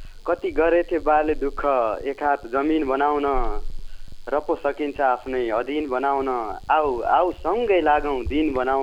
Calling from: Kathmandu, Bagmati, Nepal; म काठमाडौँदेखि

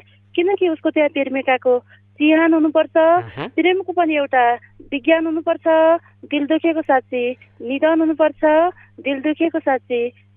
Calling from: Karnali Province, Nepal; म चाहिँ सिङ्गर गाउँपालिका 3 मटेलाबाट

